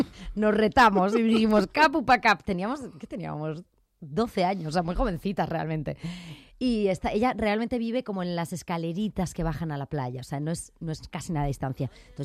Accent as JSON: {"language": "Spanish", "town": "Bidart", "region": "Nouvelle-Aquitaine", "country": "France", "tie": "born or raised there", "said": "Tengo una de mis mejores amigas, que es maravillosa, de mi pueblo, de Vidar, en Francia, en Iparralde"}